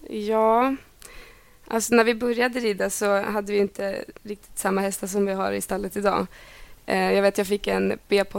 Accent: Delsbo, Gävleborg County, Sweden

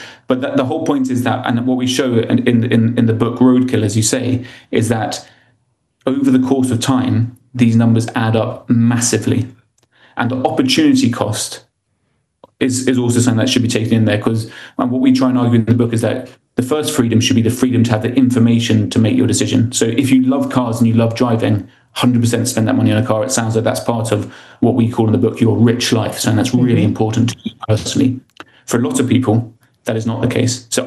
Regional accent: Ireland; I mean, I'm Irish. I don't sound it, I know, but I am a proud Irish passport holder.

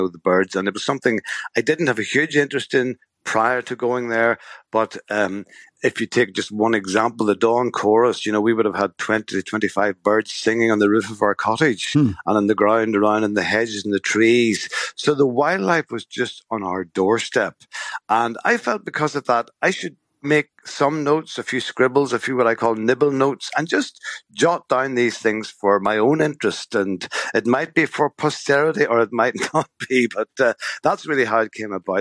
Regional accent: Northern Ireland, United Kingdom; I grew up in County Tyrone in a village, a small village, but it was the town sort of, you know. I'd never lived in the countryside

